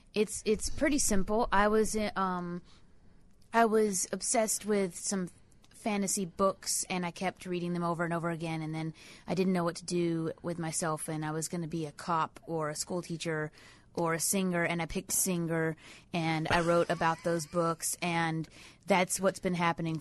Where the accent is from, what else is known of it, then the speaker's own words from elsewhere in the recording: Tennessee, United States; also born or lived in Texas; now in Chicago, United States; East Tennessee.